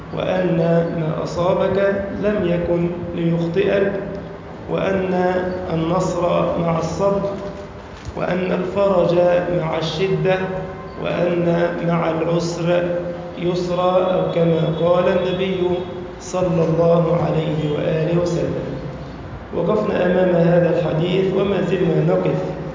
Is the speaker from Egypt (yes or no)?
yes; Egypt; اللهم اجعل بلدنا مصر سخاء رخاء